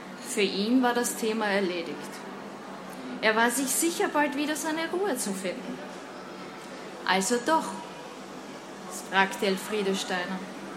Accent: Vienna, Austria; Man wird es mir eh anhören und das Buch spielt ja auch in Wien. Also ich bin Österreicherin

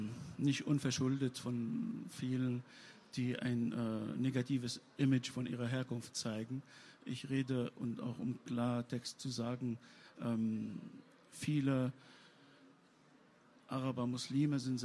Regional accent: Tunisia; now in Germany; als gebürtiger Tunesier, Araber und gebürtiger Moslem

